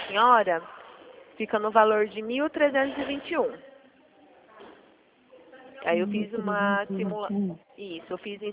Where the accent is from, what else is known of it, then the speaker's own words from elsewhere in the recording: Mogi Guaçu, São Paulo, Brazil; Eu sou aqui de Mogi Guaçu também.